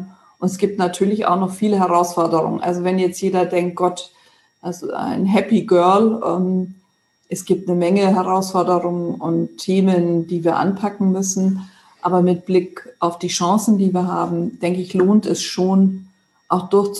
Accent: Augsburg, Bavaria, Germany; Und es ist natürlich meine Heimatstadt, es ist ein Teil meiner Familie. Also immer führen auch Reisen nach Augsburg.

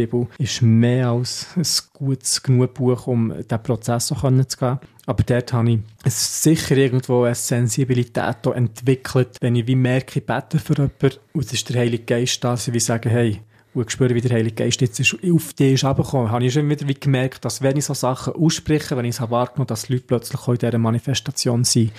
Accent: Switzerland; Einfach gedacht, hey, schau, ich bin von der Schweiz daher gekommen.

